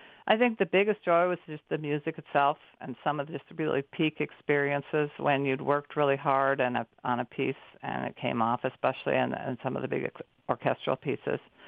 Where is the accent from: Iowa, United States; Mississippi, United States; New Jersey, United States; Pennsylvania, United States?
Iowa, United States; Des Moines; Okay, I had started taking violin lessons when I was in the fourth grade, and I grew up in Des Moines, Iowa.